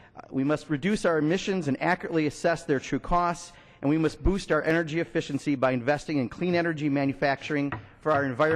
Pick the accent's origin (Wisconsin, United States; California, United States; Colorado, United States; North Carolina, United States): Wisconsin, United States; My home state of Wisconsin, farmers could face more pests and widespread disease than with higher humidity and warmer winter temperatures.